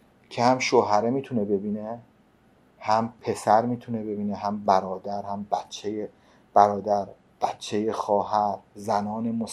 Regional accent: Qom, Iran; also born or lived in Tehran; بسیار مذهبی در شهر بسیار مذهبی قم بزرگ شدم، تهران به دنیا آمدم، قم بزرگ شدم و تا 20 سالگیم هم در شهر مقدس قم، شهر خون و قیام، علم و اجتهاد من بزرگ شدم. تو تمام دوران تحصیلم در شهر قم،

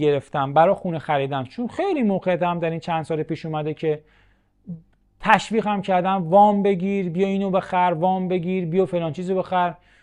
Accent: Dezful, Khuzestan, Iran; به خاطر اینکه من تو دسپول متولد شدم این شهر کوچیکه

